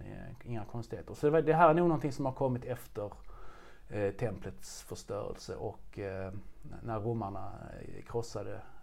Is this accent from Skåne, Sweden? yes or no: yes; Skanör, Skåne, Sweden; also born or lived in Lund; now in Malmö, Sweden; jag är från Skanör nere i Skåne. Mm. Och så när jag var 2 år gammal så flyttade vi med familjen då till Skanör. Och där är jag sedan uppvuxen